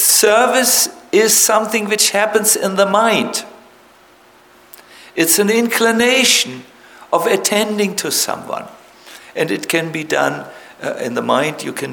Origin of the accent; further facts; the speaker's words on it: Germany; I'm here, and I came from Germany.